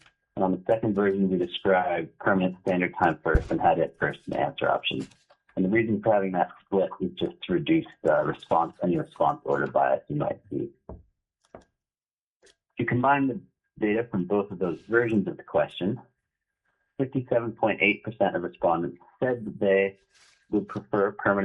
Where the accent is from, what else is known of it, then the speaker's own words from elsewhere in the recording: Fairbanks, Alaska, United States; now in Anchorage, United States; I'm a researcher for Alaska Survey Research. I grew up in Fairbanks.